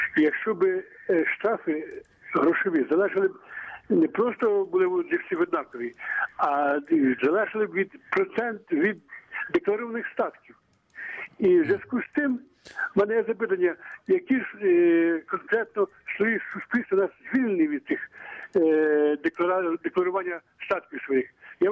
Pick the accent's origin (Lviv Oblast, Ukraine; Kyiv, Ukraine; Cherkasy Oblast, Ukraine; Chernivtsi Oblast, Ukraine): Cherkasy Oblast, Ukraine; Uman